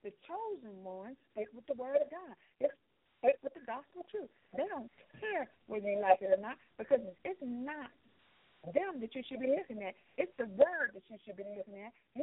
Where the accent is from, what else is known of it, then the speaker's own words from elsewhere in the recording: the South, United States; I'm from the South, so that's how we say it.